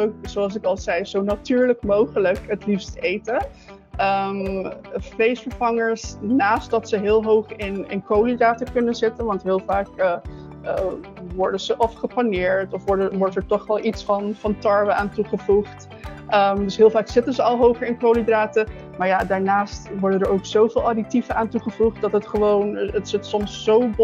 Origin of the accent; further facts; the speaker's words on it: Curaçao; also born or lived in Netherlands; woon ik momenteel op Curaçao. Ik heb 8 jaar in Nederland gewoond, daar heb ik gestudeerd en gewerkt. Maar oorspronkelijk ben ik van Curaçao, dus mijn hart bleef wel eigenlijk op Curaçao, dus ben ik ook teruggekeerd.